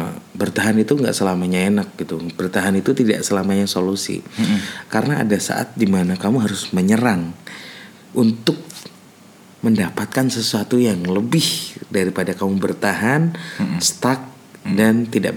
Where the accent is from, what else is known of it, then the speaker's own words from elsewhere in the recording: Sukoharjo, Central Java, Indonesia; padahal saya juga dari Sukoharjo.